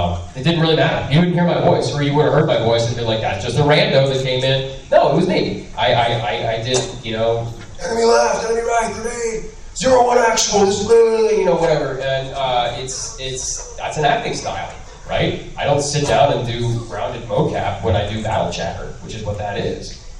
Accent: Cincinnati, Ohio, United States; I'm like, I'm from Cincinnati, Ohio.

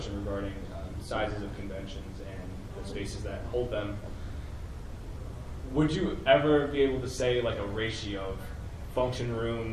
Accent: New York, United States; So I'm from New York.

